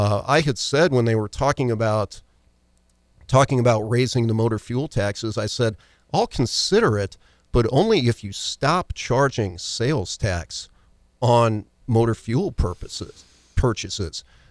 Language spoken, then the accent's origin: English; United States; You know, I grew up in Monroe County. My parents were school teachers.